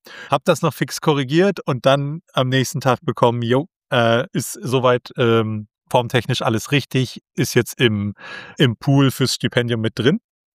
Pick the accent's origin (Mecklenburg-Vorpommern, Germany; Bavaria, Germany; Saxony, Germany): Mecklenburg-Vorpommern, Germany; Also ich komme hier aus Mecklenburg-Vorpommern, hier ist alles irgendwie ein bisschen flacher.